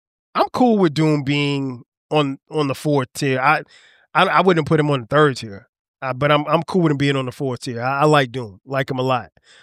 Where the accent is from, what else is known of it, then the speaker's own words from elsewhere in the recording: Florence, South Carolina, United States; I am from Florence, South Carolina, and I went to South Carolina State.